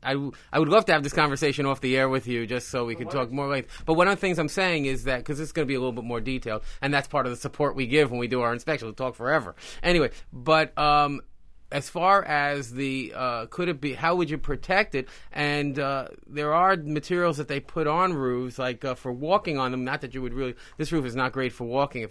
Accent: Brooklyn, New York, United States; Well, I'm from Brooklyn, too.

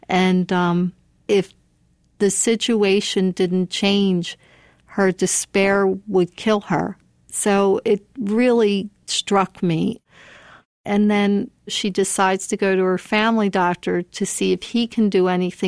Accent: Philadelphia, Pennsylvania, United States; now in Lansdale, United States; I live in Lansdale, Pennsylvania, but I grew up in Philadelphia, and I lived there most of my life.

